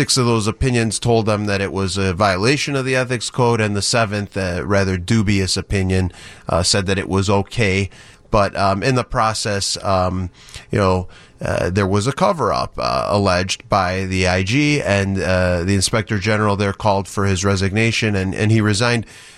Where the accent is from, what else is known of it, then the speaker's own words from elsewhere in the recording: Chicago, Illinois, United States; We're both from Chicago, both, you know, born on the north side, both classmates.